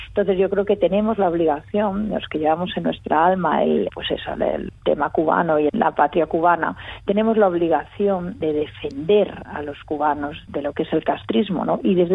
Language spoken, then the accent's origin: Spanish; Spain; Mi padre cubano de Cienfuegos y yo toda la vida he estado en España y me he educado en España